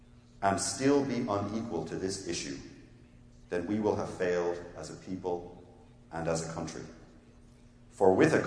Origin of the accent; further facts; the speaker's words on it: Ireland; I grew up in Ireland, and when growing up, we were always told, never talk about religion and politics at the dinner table.